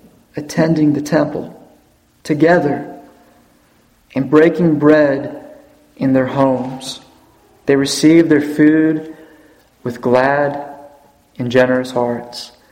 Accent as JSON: {"language": "English", "country": "United States", "said": "As an American in the 21st century that has been brought up in an individualistic philosophy and mentality, that scares me."}